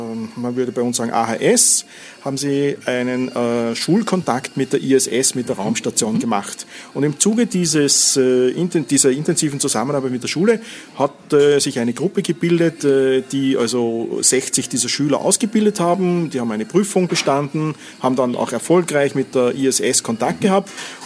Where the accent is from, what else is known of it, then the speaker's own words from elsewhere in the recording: Austria; was wir mitnehmen können als Österreicher ist